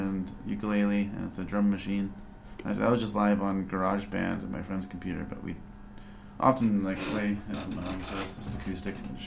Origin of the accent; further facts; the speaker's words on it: Ontario, Canada; That project is in Ontario, in my hometown, so those guys are there